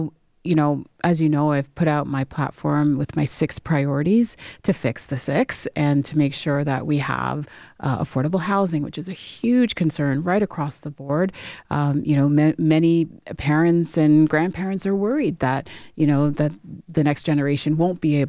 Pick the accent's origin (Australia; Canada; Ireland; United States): Canada; Scarborough, Ontario; I'm from Scarborough. I'm from that outside.